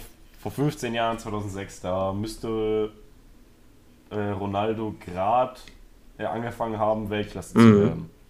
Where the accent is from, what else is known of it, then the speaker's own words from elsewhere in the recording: Catalonia, Spain; Ich bin auch in der Nähe von Barcelona aufgewachsen und habe dort einen großen Teil meiner Kindheit verbracht.